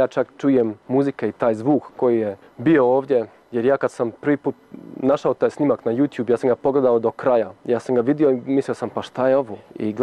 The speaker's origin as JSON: {"language": "Croatian", "country": "Germany", "tie": "born or raised there", "said": "Rođen sam u Njemačkoj, odrastao sam u Njemačkoj, družim se sa Njemcima, internacionalnim ljudima i jezik sam naučio samo eto kroz to što redovito čitam isto vijesti sa Balkana i zato što sa roditeljima svojim pričam na hrvatski."}